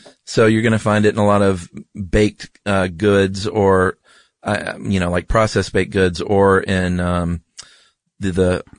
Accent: Georgia, United States; And then I was like, oh, wait a minute. I'm from Georgia. I need to be drinking sweetened tea

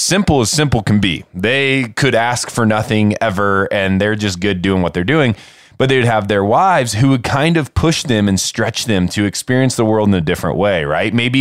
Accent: Indiana, United States; You know, I'm from Indiana originally and from an incredible agriculture town.

